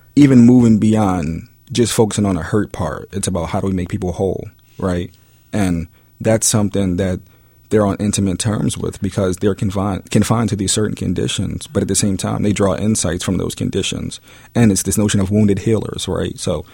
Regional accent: Philadelphia, Pennsylvania, United States; So although I grew up in North Philadelphia, born and raised, I attended school in the Roxborough section of the city at Shelton Elementary.

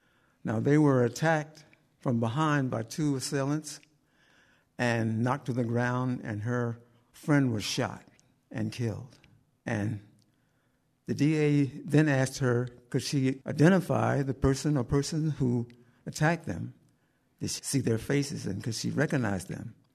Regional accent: Delaware, United States; Now, we're from Delaware.

